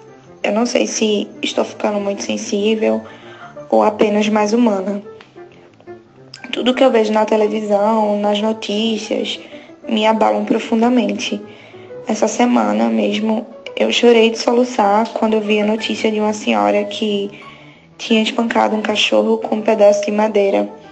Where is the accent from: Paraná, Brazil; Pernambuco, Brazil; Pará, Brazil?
Pernambuco, Brazil; Recife; Eu sou de Recife